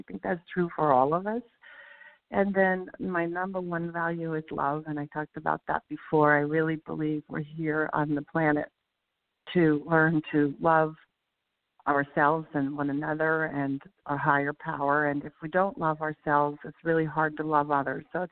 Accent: Washington, United States; I grew up in Washington State in the United States. It's not far from Seattle, where my hometown was.

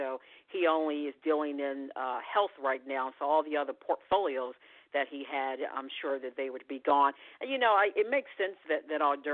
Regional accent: United States; I am American journalist and photojournalist

